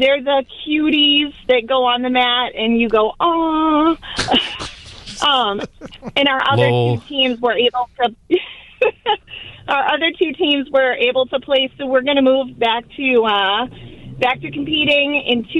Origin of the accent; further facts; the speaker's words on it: Hudson, Massachusetts, United States; So I'm from Hudson, and we're a cheerleading division.